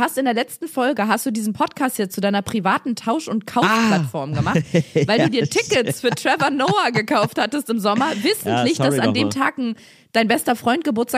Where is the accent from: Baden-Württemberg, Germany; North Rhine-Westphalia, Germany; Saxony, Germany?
North Rhine-Westphalia, Germany; Cologne; Ja, mein Herz ist nicht komplett ohne Kölle.